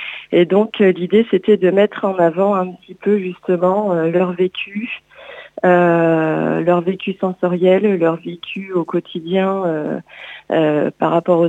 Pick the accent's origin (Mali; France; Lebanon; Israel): France; Nouvelle-Aquitaine; Alors moi, je suis du sud des Landes, j'habite à Biodos exactement.